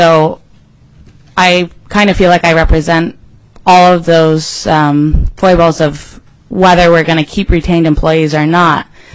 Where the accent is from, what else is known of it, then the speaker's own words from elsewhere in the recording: West Virginia, United States; I grew up in the Mountain State, which is not Alaska, is actually West Virginia.